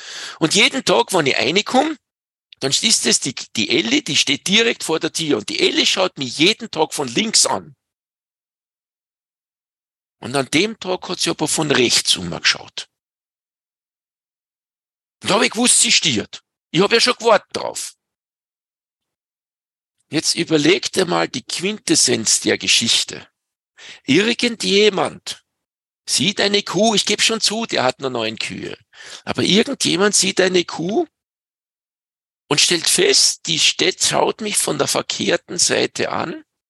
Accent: Salzburg, Austria; Bei uns in Pinzgau heißt es, z Maria Lichtmess dran die Kälber um.

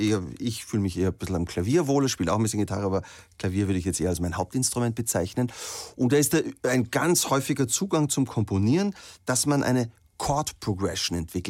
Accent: Salzburg, Austria; Wir kommen aus Salzburg, wo er geboren ist.

